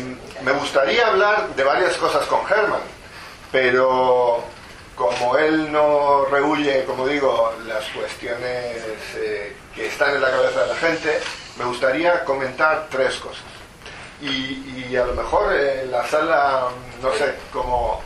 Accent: Spain; Tenemos lealtades a nuestra patria, España. Somos españoles. Vivimos aquí, nuestras familias prosperan aquí. Pero tenemos una lealtad al Estado de Israel. Es una lealtad al Estado de los judíos, a nuestro hogar espiritual.

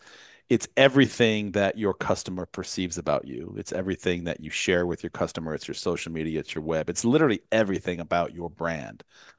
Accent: Charlotte, North Carolina, United States; He's a real estate developer here in my hometown of Charlotte.

